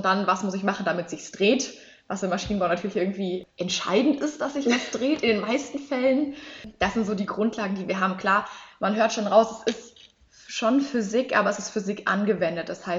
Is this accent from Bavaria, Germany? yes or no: yes; Bavaria, Germany; wir kommen aus Bayern, bei uns heißt das Chemie.